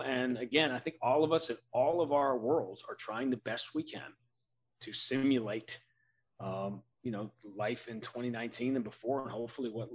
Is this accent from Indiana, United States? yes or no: no; New York, United States; when you're growing up in New York, you kind of have to choose hockey or basketball